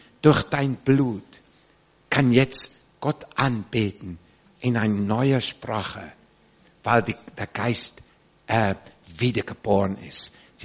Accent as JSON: {"language": "German", "country": "South Africa", "said": "ich denke immer an eine Story in Südafrika, wo ich herkomme"}